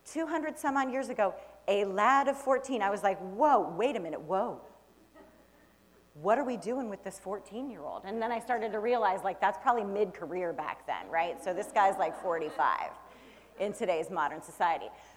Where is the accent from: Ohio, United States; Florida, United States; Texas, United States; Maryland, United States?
Ohio, United States; Akron; I grew up in Akron, Ohio, and if anybody knows anything about Akron, Ohio